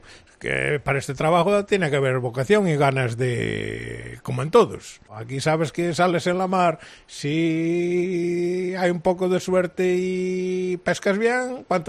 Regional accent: A Coruña, Galicia, Spain; Yo de Coruña, Puente Cesa.

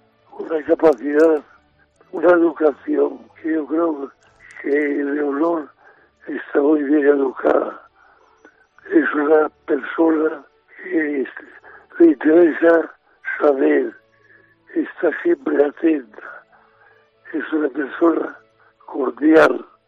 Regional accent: Asturias, Spain; primero como español, segundo como asturiano

